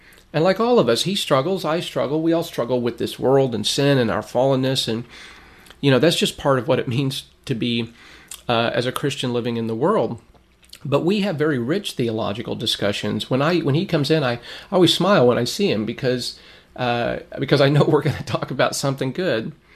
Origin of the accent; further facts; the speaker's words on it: Lancaster, California, United States; I remember as a kid when I was growing up in Lancaster, California